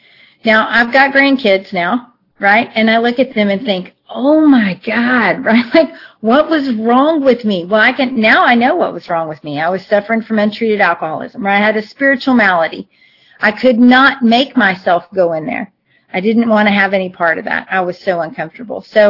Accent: Austin, Texas, United States; I grew up in Austin, Texas, in the Hill Country, and I'm Irish and Italian and Comanche Indian.

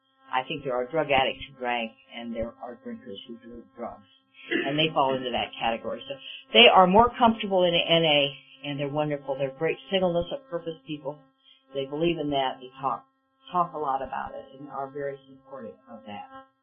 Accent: Omaha, Nebraska, United States; I was raised in Omaha, Nebraska, the oldest of four children.

